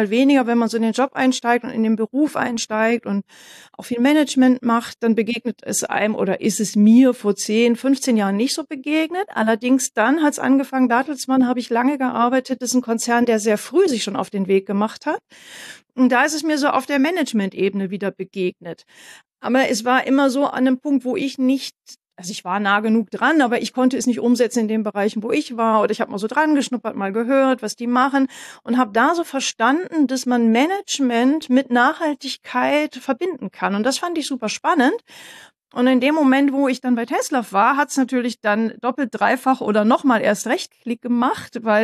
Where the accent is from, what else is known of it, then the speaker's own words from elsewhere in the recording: Northern Germany, Germany; Ich bin ja jetzt hier in Bayern und Franken, aber ich stamme ja aus Norddeutschland.